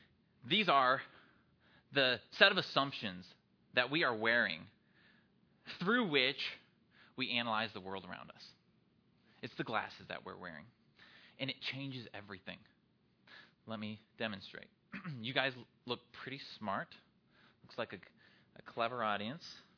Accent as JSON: {"language": "English", "region": "Iowa", "country": "United States", "tie": "born or raised there", "said": "I grew up in Iowa. I wouldn't have known what this was."}